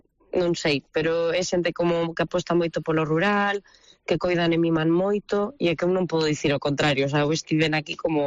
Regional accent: Basque Country, Spain; born there; xa nací nun entorno moi rural ali no País Vasco, en Álava, bueno, daquelas estaba vivindo en Santiago

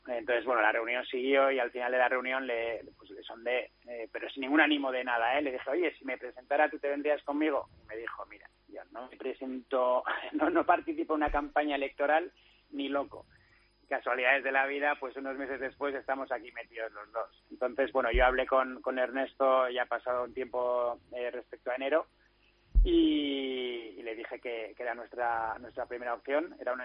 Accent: Bilbao, Basque Country, Spain; soy de Bilbao

